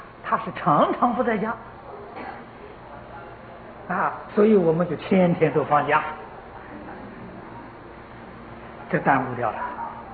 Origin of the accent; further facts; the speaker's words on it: Anhui, China; moved away; 他那个老家距离我的老家大概还不到50里路，很近。我们那一代文风都很深啊，没有一家小孩不念书。